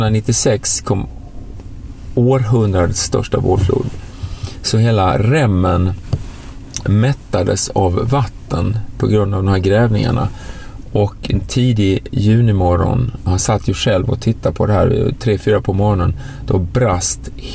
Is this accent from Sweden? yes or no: yes; Skanör, Skåne, Sweden; also born or lived in Malmö / Småland; Jag är född i Malmö, uppväxt söder om Malmö i Skanör, en liten halvö längst ner. Bott i Småland, västkusten. Föräldrarna kom från Stockholm, släkten är från Norrland och Norge.